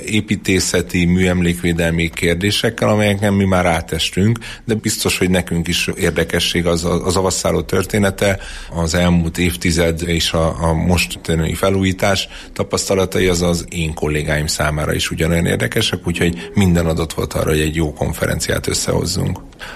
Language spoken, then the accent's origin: Hungarian; Miskolc, Borsod-Abaúj-Zemplén, Hungary; Én jó magam miskolci vagyok